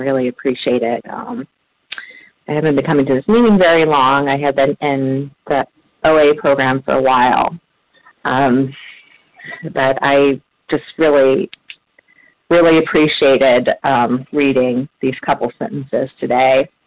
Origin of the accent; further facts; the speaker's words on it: Virginia, United States; I am from Virginia.